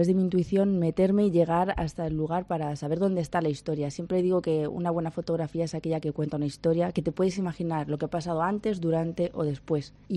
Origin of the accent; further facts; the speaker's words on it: Pombriego, Castile and León, Spain; Tengo uno que nació hace 12 años con mis hijos, que es uno de mi pueblo, de Pombriego.